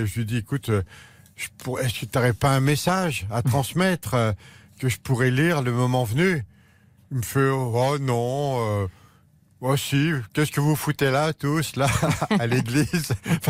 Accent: Paris, Île-de-France, France; moi je suis un Parisien pur jus, un petit parigot de Montmartre

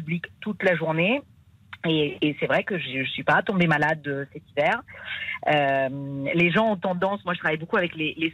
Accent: Italy; French is a second language; moi je suis italienne, je sais que nous les Italiens on a tendance

